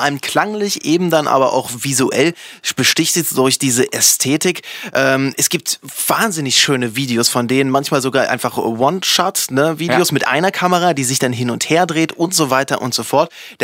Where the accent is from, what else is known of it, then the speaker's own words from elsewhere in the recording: Oschersleben, Saxony-Anhalt, Germany; Ich bin aus Sachsen-Anhalt, genauer gesagt aus der Magdeburger Bürde.